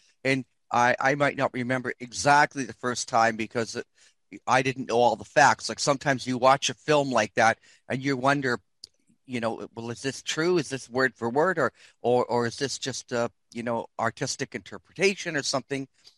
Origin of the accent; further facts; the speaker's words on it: Canada; I'm Canadian